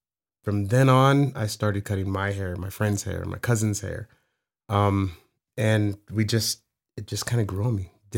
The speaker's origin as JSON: {"language": "English", "town": "Oceanside", "region": "California", "country": "United States", "tie": "born or raised there", "said": "I moved to Oceanside when I was 3."}